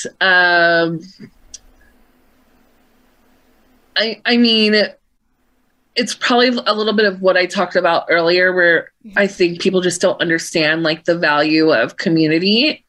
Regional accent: Tampa, Florida, United States; born there; Yeah, I was born in Tampa, so I think that's probably why like they're close to my heart.

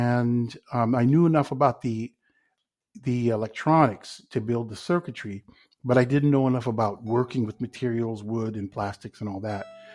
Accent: California, United States; I grew up in Silicon Valley. I don't think they were quite calling it that yet at the time, but there was a lot of technology going on

